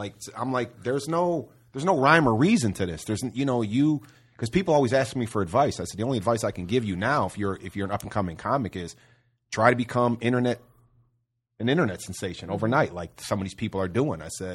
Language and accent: English; Cicero, Illinois, United States; also born or lived in Chicago; Especially where I'm from, because I'm from the west side of Chicago, and I grew up in Cicero, Illinois. When I grew up in Cicero, it was ran by the mafia.